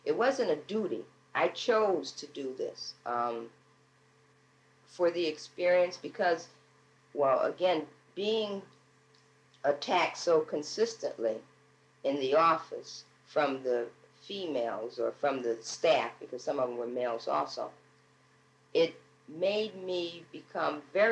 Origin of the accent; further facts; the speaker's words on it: Connecticut, United States; being born and raised in Connecticut, I was aware of Jim Crow activities, but I had never experienced any.